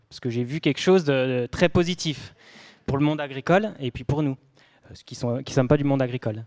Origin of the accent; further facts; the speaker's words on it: Le Creusot, Bourgogne-Franche-Comté, France; On vient pas d'une région pas très lointaine, parce que je suis du Creusot.